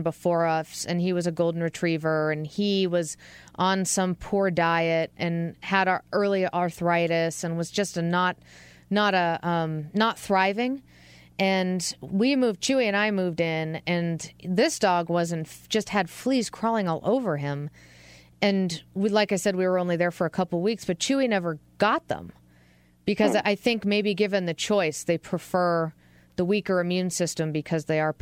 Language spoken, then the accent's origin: English; East Coast, United States; I mean, out here, I'm from the East Coast, and our thing was ticks, which is an entirely different beast.